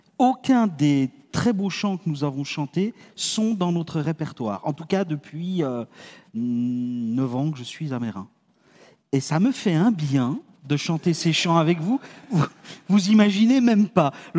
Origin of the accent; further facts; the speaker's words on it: Geneva, Switzerland; j'ai 54 ans, je suis d'origine suisse, j'ai grandi au Petit Saconnet à Genève.